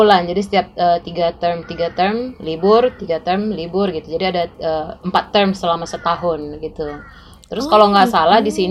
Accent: Kupang, East Nusa Tenggara, Indonesia; Dan di sini saya dari Indonesia, berasal dari tinggal dan bekerja di Kupang, NTT. Ya, jadi di agak ini ya, agak jauh dari pusat di Indonesia Timur lah ceritanya

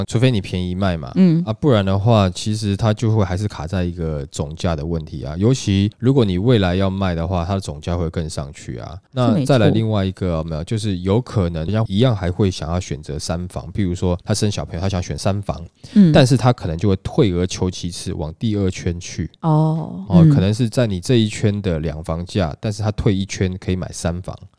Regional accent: Taiwan; 这是至少我们台湾人很喜欢这样做啦。

